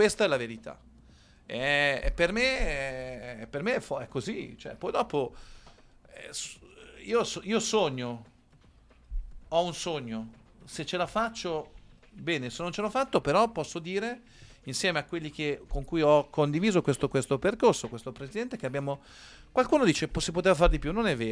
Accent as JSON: {"language": "Italian", "town": "Ancona", "region": "Marche", "country": "Italy", "said": "è la mia città, non è che io sono a Cesena, come dicono, però sono di Ancona"}